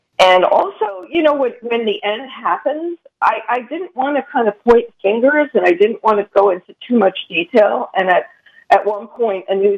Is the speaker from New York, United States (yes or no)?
yes; Brooklyn, New York, United States; accent: Brooklyn; When I started talking in my Brooklyn accent, so I tried to tone it down.